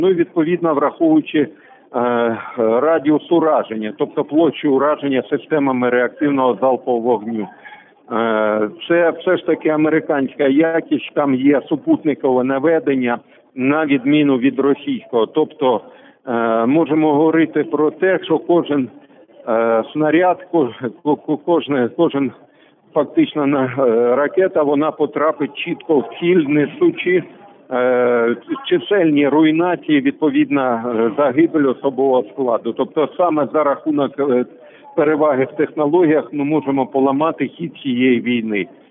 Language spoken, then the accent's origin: Ukrainian; Luhansk, Luhansk Oblast, Ukraine; я зрозумів ваше питання, як луганчанин його розуміє